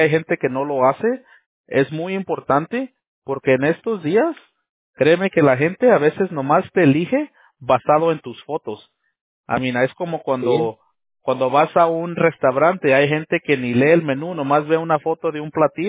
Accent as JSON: {"language": "Spanish", "town": "Lynwood", "region": "California", "country": "United States", "tie": "born or raised there", "lives_now": "Rancho Cucamonga, United States", "said": "me crié y nací allí en San Francisco, ahí en Linwood. Sí, de allá crecí. A mí ya no vivo allá, pero ahora vivo, no sé si conoces Rancho Cucamonga."}